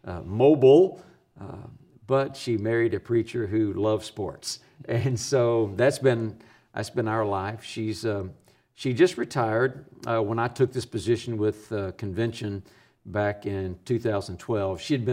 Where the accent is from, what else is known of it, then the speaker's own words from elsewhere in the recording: Waco, Texas, United States; born there; I am. I was born in Waco.